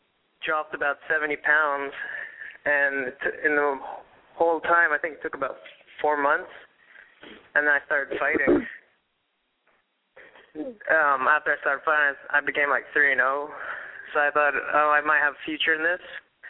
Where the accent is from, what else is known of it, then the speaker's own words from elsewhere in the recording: Cairo, Cairo Governorate, Egypt; moved away as an adult; Well, I moved here all the way from Cairo, Egypt, just to get a college degree.